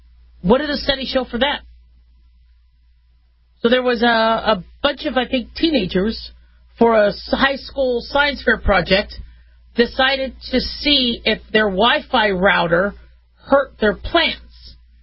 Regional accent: Phoenix, Arizona, United States; also born or lived in Las Vegas; And I had bad summers in the 80s growing up in Phoenix and Vegas. It was hot.

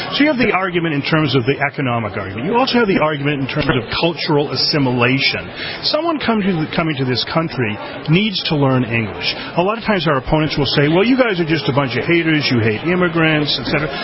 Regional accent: Andover, Massachusetts, United States; I'm from Andover, Massachusetts.

